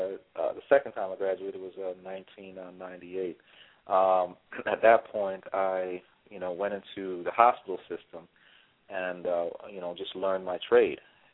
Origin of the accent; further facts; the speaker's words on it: New York City, New York, United States; I'm originally from New York City, and you know, I've been down in the MD DC VA area for, you know, quite some time now, about close to 20 years